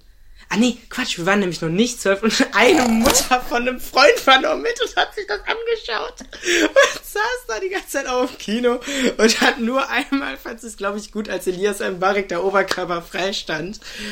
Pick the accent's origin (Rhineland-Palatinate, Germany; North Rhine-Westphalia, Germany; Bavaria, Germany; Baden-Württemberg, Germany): North Rhine-Westphalia, Germany; Dinslaken; was ich in der Neutor Galerie für ein Erlebnis hatte bei uns in Dienstlaken. Und zwar waren wir mit meiner damals noch Grundschulklasse.